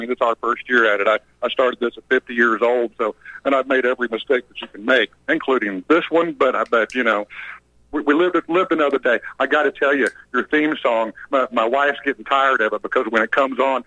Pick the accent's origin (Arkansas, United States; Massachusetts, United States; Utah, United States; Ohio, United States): Arkansas, United States; I grew up in Arkansas in the 80s.